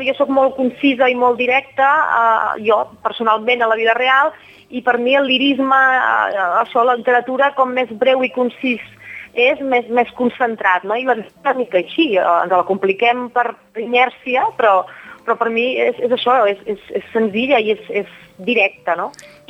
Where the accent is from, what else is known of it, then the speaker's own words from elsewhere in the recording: Igualada, Catalonia, Spain; vaig voler fer un petit homenatge al gremi textil de la meva ciutat natal d'Igualada